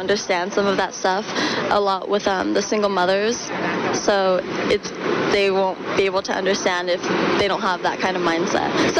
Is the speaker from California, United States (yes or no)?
yes; California, United States; they might have a better opinion than I do, because I'm from California.